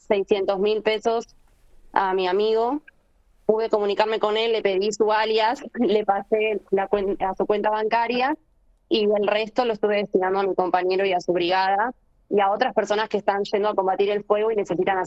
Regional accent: Buenos Aires, Argentina; now in Lago Puelo, Argentina; yo no soy de Lago Puelo, vivo en Lago Puelo, pero soy de Buenos Aires, y tengo mucha red en Buenos Aires.

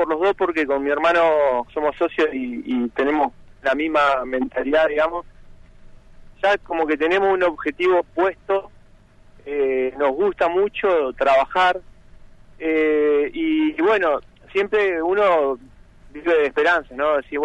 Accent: General Conesa, Río Negro, Argentina; now in Roca, Argentina; Sí, somos de Conesa y bueno, la vida nos trajo para acá, para el Valle, y bueno, decidimos emprender acá. Yo vivo en Roca

